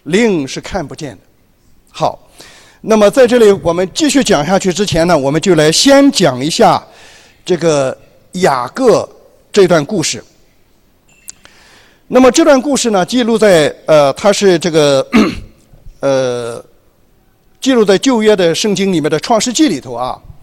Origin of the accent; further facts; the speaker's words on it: China; 我们中国人说他是永远天上的爸爸，叫老天爷